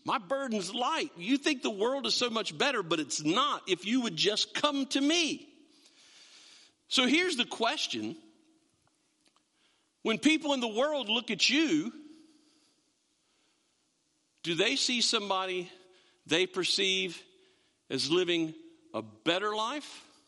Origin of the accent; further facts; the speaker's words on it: Creswell, North Carolina, United States; When I was growing up in Crestwell